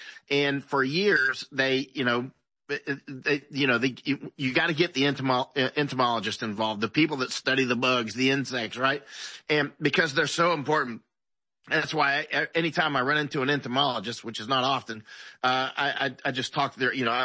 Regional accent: Florida, United States; I grew up in Florida. I've been all over America when I was younger

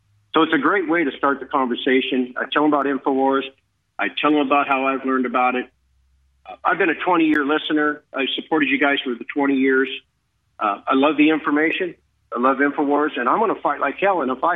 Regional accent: United States; My freedoms lie because I'm an American. I'm a God-fearing American, and I love this country

